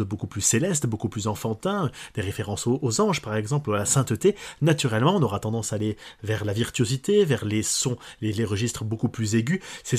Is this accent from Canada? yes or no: no; Paris, Île-de-France, France; donc on est entre parisiens aujourd'hui, mais c'est pas parce qu'on est parisien qu'on peut pas faire de la belle musique